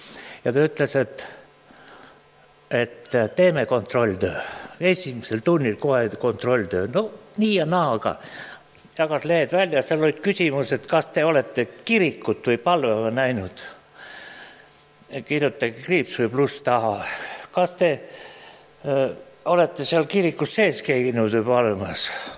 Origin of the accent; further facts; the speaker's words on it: Jõgeva County, Estonia; ma olen palamuse lähedalt pärit